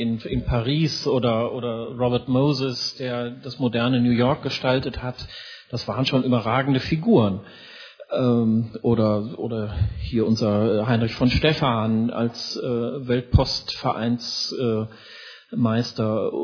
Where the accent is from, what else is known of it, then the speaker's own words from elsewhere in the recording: North Rhine-Westphalia, Germany; ich komme aus dem Ruhrgebiet, da regt man sich nicht so schnell auf.